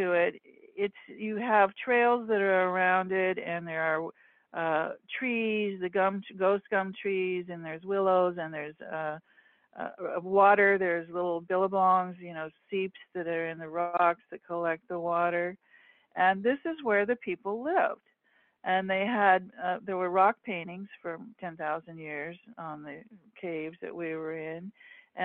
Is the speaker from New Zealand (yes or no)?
no; Melbourne, Victoria, Australia; that now we're from Melbourne.